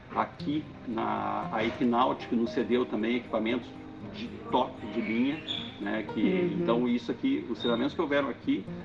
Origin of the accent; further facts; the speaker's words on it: Porto Alegre, Rio Grande do Sul, Brazil; eu sou nascido em Porto Alegre, criado no Partenon, mas como todo jovem eu saí sem nem olhar para trás.